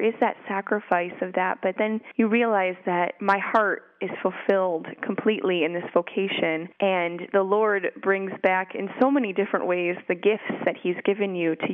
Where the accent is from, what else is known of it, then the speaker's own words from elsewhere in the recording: United States; moved away as an adult; now in Leeds, United Kingdom; but I do find that being an American here